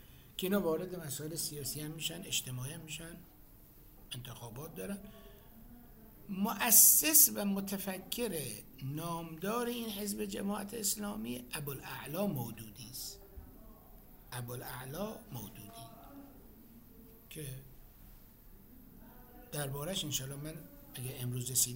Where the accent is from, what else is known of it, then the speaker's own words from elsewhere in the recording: Iran; ما شیعه هستیم، از ایران آمدیم